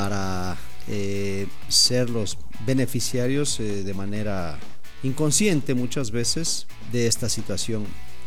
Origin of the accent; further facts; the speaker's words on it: Ibarra, Imbabura, Ecuador; born there; Yo nací en Ibarra en 1968. Para que yo nazca en Ibarra, mi papá y mi mamá se tuvieron que conocer. Mi papá guayaquileño, mi mamá ibarreña.